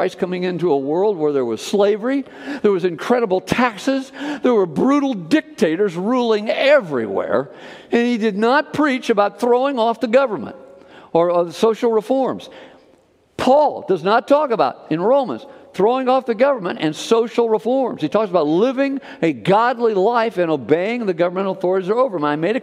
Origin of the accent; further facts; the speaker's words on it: United States; born there; I love the fact I was born in America.